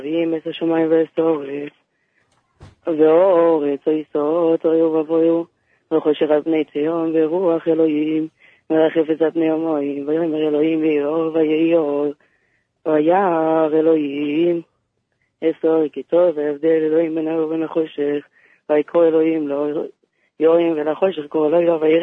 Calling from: Jerusalem, Jerusalem District, Israel

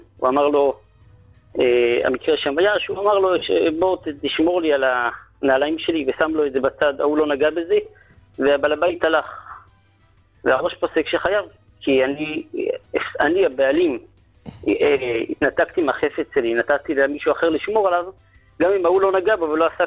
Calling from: Jerusalem, Jerusalem District, Israel; אני מירושלים.

